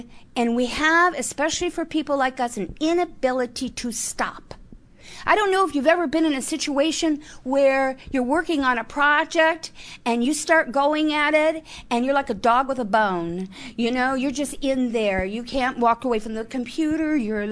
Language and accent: English; Midwest, United States; I was raised in the Midwest. My family was alcoholic. I was neglected.